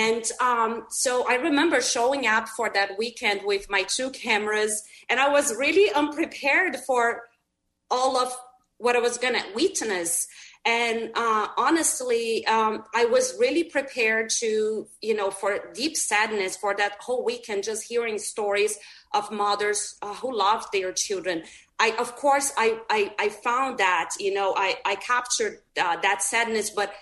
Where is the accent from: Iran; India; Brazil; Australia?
Brazil; now in Bay Area, United States; I moved from Brazil to the Bay Area in 2009.